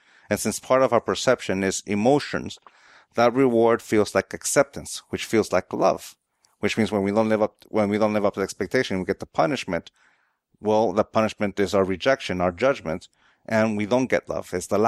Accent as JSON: {"language": "English", "town": "San Diego", "region": "California", "country": "United States", "tie": "born or raised there", "said": "San Diego Padres. I was born and raised in San Diego."}